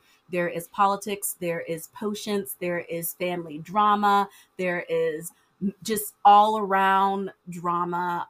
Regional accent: Florida, United States; And I live in Florida. I'm born and raised in Florida.

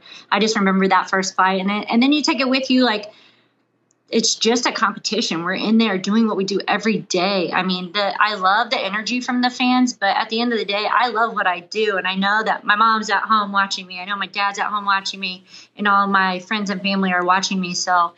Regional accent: Ohio, United States; I'm from Midwest, so the Ohio, you know, native.

